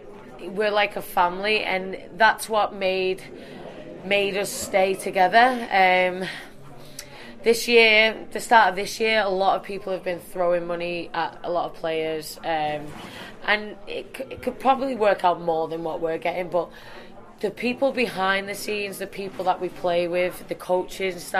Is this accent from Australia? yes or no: no; Canada; And to be fair, playing for two nations, And Canada's my hometown.